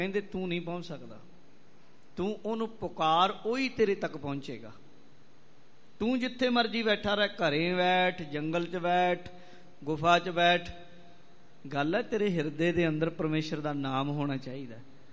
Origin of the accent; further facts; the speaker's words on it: Punjab, India; born there; ਅਸੀਂ ਪੰਜਾਬ ਦੀ ਧਰਤੀ 'ਤੇ ਜੰਮੇ, ਸਾਡੇ 'ਤੇ ਬਖਸ਼ਿਸ਼ ਕੀਤੀ, ਅਸੀਂ ਸਿੱਖਾਂ ਦੇ ਘਰ ਜੰਮੇ